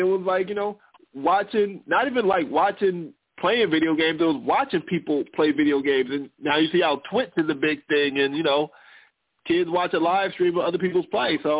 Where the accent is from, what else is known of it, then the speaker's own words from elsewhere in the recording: Philadelphia, Pennsylvania, United States; now in St. Louis, United States; you know, I grew up in the Philadelphia market. And so we have football and basketball. I'm in St. Louis now that we have baseball.